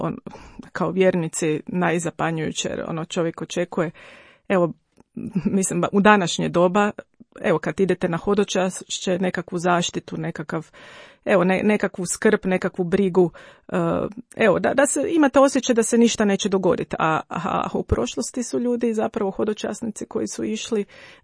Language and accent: Croatian; Zagreb, City of Zagreb, Croatia; cijeli svoj život provela sam u Zagrebu. Evo, tako da sam prava purgerka, ako mogu to tako nazvati.